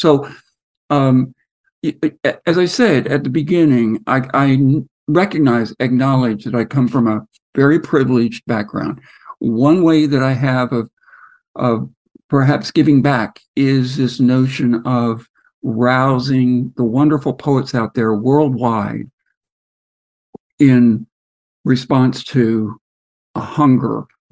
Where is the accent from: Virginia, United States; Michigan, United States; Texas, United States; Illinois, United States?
Virginia, United States; I grew up in Central Virginia, and though I didn't live in the rural setting, more of a suburban setting, I loved visiting.